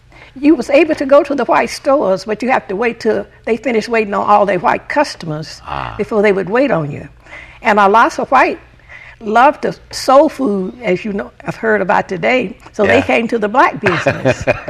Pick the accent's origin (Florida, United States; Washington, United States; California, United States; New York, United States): California, United States; Delano; now in Long Beach, United States; I came to Long Beach in 1955.